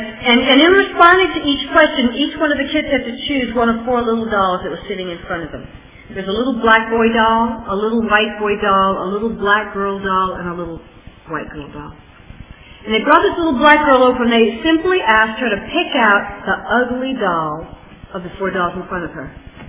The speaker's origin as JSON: {"language": "English", "region": "the South", "country": "United States", "tie": "born or raised there", "said": "I grew up in the South, and they hurt me a lot when I was growing up."}